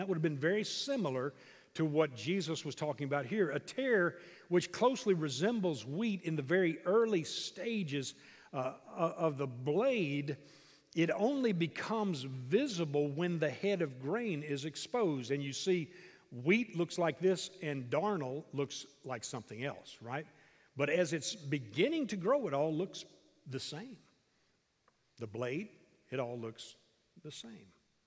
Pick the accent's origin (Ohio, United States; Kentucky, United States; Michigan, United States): Kentucky, United States; I grew up in Kentucky.